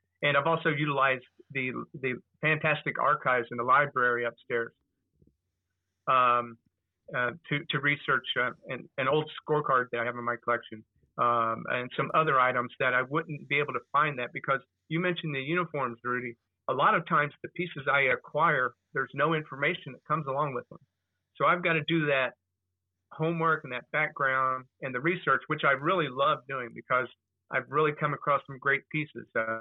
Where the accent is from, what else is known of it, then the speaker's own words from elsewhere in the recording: Dayton, Ohio, United States; My brother-in-law would take us to the games in Cincinnati. I grew up in Dayton, an hour away.